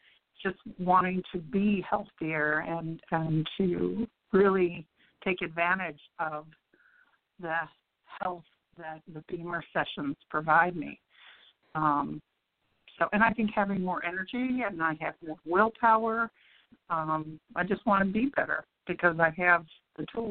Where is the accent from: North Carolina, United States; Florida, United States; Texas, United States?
North Carolina, United States; Waxhaw; I'm from the Marvin Waxhaw area of North Carolina, just south of Charlotte.